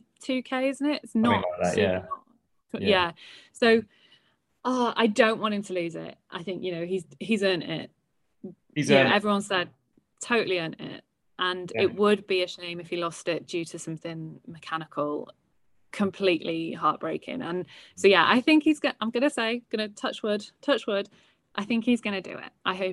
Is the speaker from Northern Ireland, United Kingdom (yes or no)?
no; Wales, United Kingdom; you know, being Welsh, we probably like knight him or something.